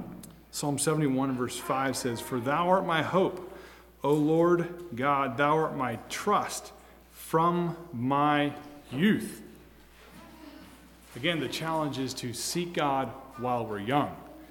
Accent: Maryland, United States; And I grew up in Maryland, so I got my driver's license the day I turned 16. You could do that there. Of course, we had a small farm.

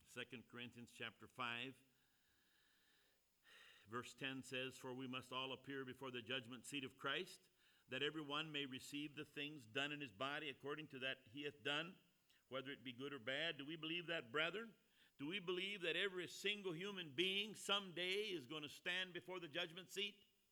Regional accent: Hawaii, United States; How do you know I'm from Hawaii?

